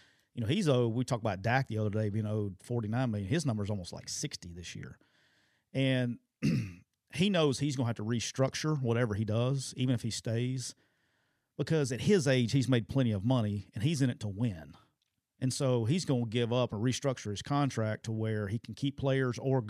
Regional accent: Alabama, United States; I'm from Alabama. Forgive me.

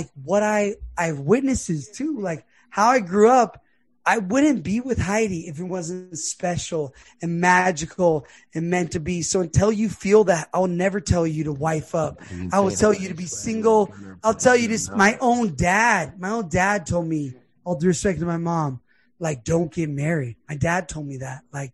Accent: Los Angeles, California, United States; I grew up in Los Angeles. It's a whole nother.

